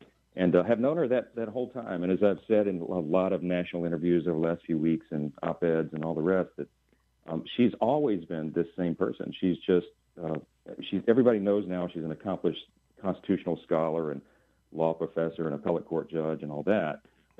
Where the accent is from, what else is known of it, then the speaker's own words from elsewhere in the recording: Shreveport, Louisiana, United States; She grew up outside of New Orleans, and I grew up in Shreveport.